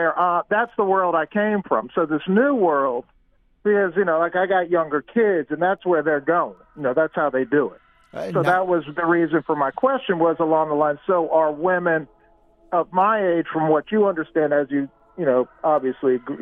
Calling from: Berlin, Maryland, United States; Berlin, Maryland.

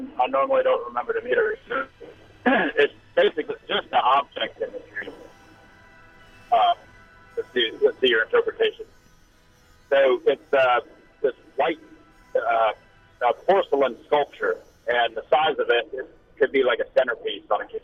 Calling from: Virginia, United States; This is Putanta, Virginia.

